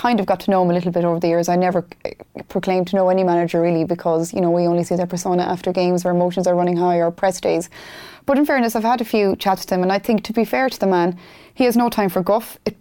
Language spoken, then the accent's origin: English; Galway, Connacht, Ireland; I will say this, I'm from Galway.